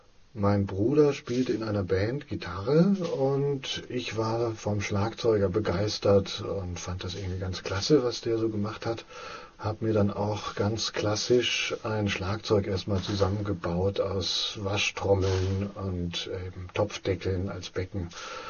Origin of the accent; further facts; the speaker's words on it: Coburg, Bavaria, Germany; in meiner Heimatstadt Coburg da ein bisschen was aufzuziehen